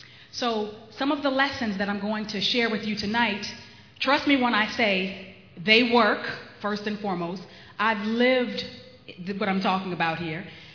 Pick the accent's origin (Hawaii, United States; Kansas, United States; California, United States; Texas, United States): California, United States; Los Angeles; I grew up in Los Angeles. I went to Dorsey High School, which is where I graduated.